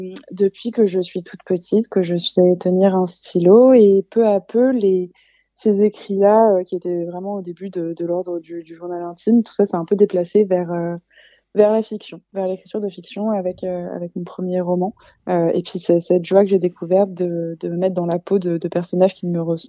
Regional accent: France; puisque en tant que Française, cet État américain m'intéressait tout particulièrement.

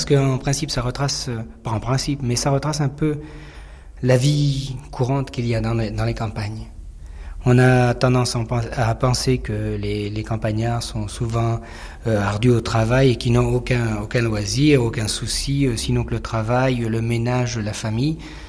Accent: France; born there; Parce que je suis slave, je suis polonais exactement, et je suis né en France, bien sûr, mais je suis polonais de père et mère.

